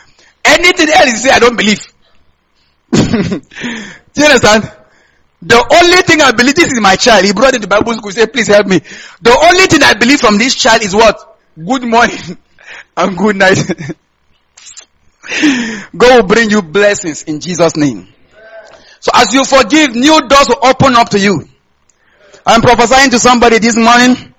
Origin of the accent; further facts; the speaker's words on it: Kaduna State, Nigeria; So I should be minding because I'm from Kaduna State.